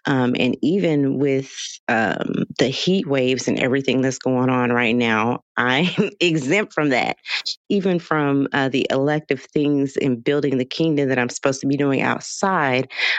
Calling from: Houston, Texas, United States; So I am tapping in from Houston, Texas.

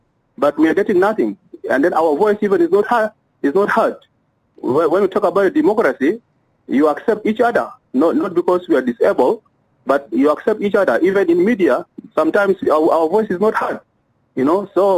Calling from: Juba, Central Equatoria, South Sudan; I'm calling from Juba.

